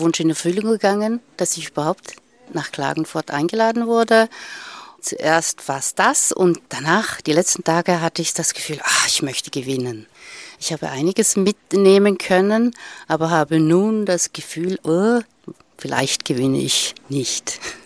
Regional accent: Switzerland; ich komme aus der Schweiz, Bodensee.

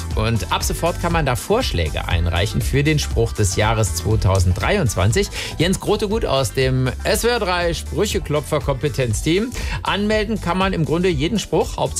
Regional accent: Cologne, North Rhine-Westphalia, Germany; Ich bin ein bisschen verstört als Kölner

